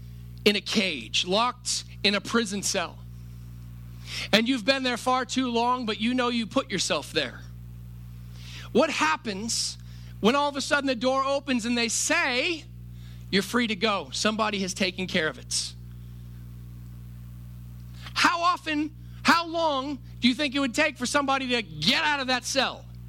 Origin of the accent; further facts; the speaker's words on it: Virginia, United States; I'm from Virginia. I can say y'all. It's not hipster. I grew up my whole life here.